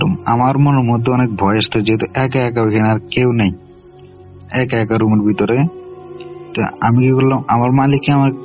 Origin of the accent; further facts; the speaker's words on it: Subarnachar, Chittagong Division, Bangladesh; now in Dhaka, Bangladesh; আমার বাড়ি হচ্ছে নোয়াখালী সুবর্ণচর। তো আমি এখন বর্তমানে ঢাকা কাশপুরে আছি।